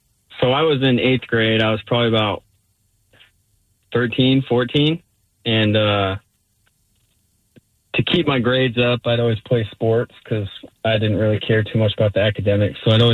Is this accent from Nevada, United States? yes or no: no; Wyoming, United States; I'm from Wyoming.